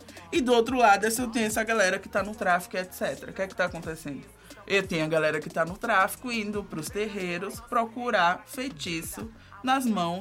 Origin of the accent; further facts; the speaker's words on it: Maceió, Alagoas, Brazil; Eu sempre fui uma figura, assim, durante a minha infância e adolescência ali. Eu venho da periferia de Maceió